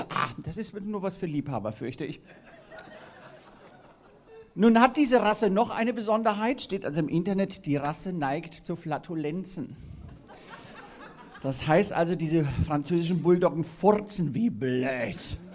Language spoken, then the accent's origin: German; Bavaria, Germany; now in Hanover, Germany; als Fränkin wäre ich und Wahlhannoveranerin